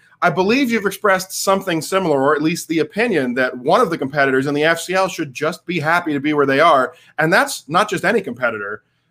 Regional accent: Canada; I'm Canadian. I have no idea. We just watch guys with sticks on the ice.

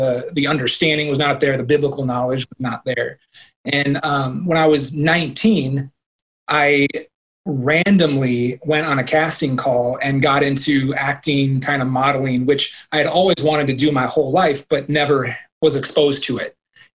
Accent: Minnesota, United States; I grew up in the church, Lutheran church. I'm from Minnesota, so Lutheran church is very predominant up here, you know, in Minnesota and Midwest.

